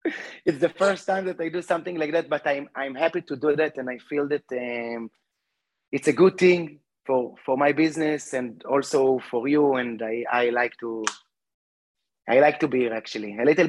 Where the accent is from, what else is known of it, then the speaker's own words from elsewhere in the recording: Kfar Saba, Central District, Israel; English is a second language; moved away as an adult; now in United States; So I was born in a city that's called Kfar Saba. It's in the central of Israel. All my childhood I spent there.